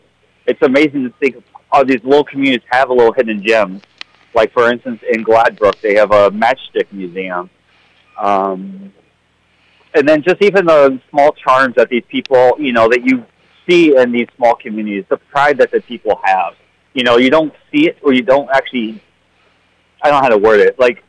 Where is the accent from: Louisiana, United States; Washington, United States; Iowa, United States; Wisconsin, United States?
Iowa, United States; Iowa City; now in North Liberty, United States; So I am from the Iowa City area. I grew up in Iowa City, moved to Coralville when I was six, moved back to Iowa City, a block where I grew up, and now I live in North Liberty.